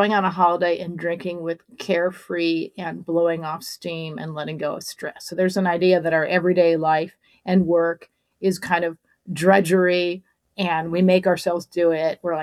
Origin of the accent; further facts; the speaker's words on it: San Diego, California, United States; And I grew up in San Diego, which is kind of at the far southwestern corner of the U.S.